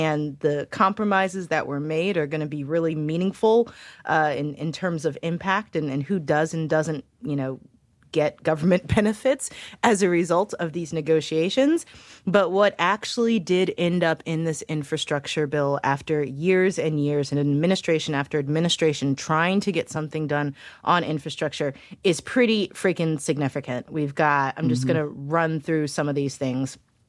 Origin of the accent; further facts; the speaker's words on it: St. Louis, Missouri, United States; because woot woot, I'm from St. Louis.